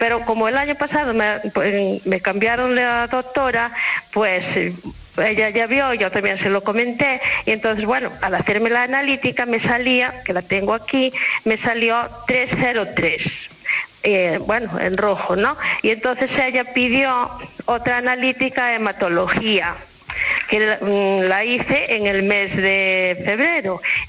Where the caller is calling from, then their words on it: Pontevedra, Galicia, Spain; de Pontevedra.